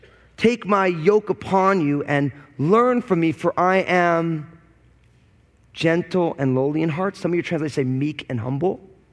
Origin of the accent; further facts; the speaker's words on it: Washington, United States; now in Tucson, United States; I'm a pastor from the People's Republic of Washington State, but I'm pastoring, I came and teach over at Calvary Tucson.